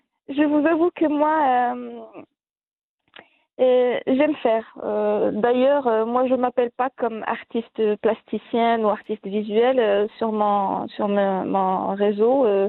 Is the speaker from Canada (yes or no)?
no; Marrakesh, Marrakesh-Safi, Morocco; parce que nous, on est de Marrakech.